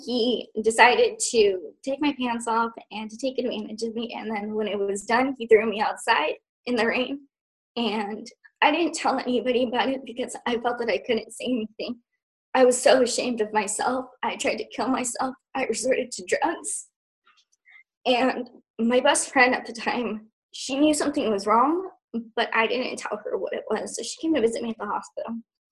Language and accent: English; California, United States; also born or lived in Los Angeles County; And then I was born here in Orange County. Lived in LA County for a few years and then moved to Orange County and then moved back to LA County.